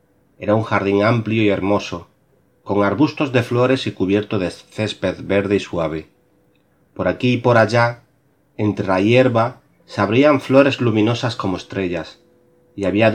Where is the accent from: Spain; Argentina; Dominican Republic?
Spain; Extremadura; born there; coincido hoy que es el día de Extremadura, la comunidad en mi tierra donde nací